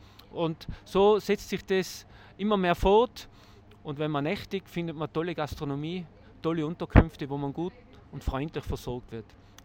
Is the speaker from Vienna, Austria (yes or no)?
no; Landeck, Tyrol, Austria; Ich komme hier aus der Gegend, rund um Landeck und Zams